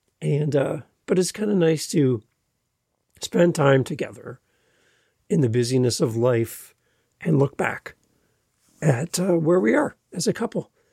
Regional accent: Canada; So as a Canadian driving down through Vermont and all that area, we had a great time there and great memories.

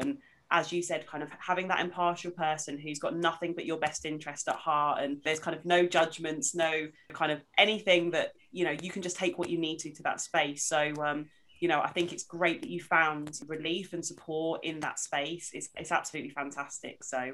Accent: East of England, United Kingdom; now in Cambridgeshire, United Kingdom; I grew up in Suffolk, so I wasn't in a big city. I was one of very few brown faces. I'm in Cambridgeshire now.

